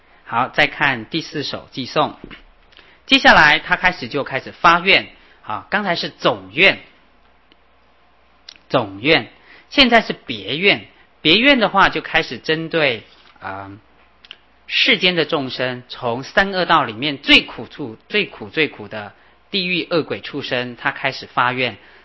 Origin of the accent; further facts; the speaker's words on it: China; 那它比我们汉地的闭关还严格，我自己参加过。一般我们中国人哈，闭关就禁语很好，对不对？